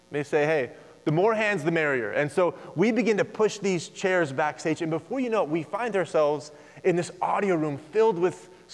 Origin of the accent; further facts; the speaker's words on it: Tulsa, Oklahoma, United States; Now, I grew up in Tulsa, Oklahoma, went to Oral Roberts University, and when you grow up in Oklahoma on the weekends, there isn't a lot going on.